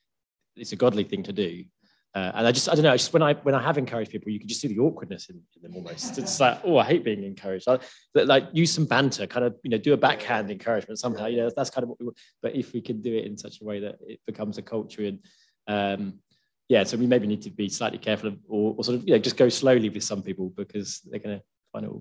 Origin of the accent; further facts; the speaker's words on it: England, United Kingdom; because I think just as English, we are pretty rubbish at encouraging each other